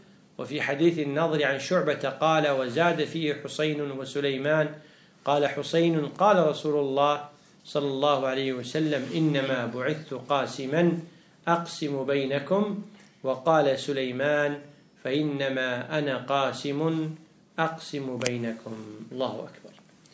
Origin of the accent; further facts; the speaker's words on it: Kuwait; عندنا بالكويت يقولون إيش قر عينك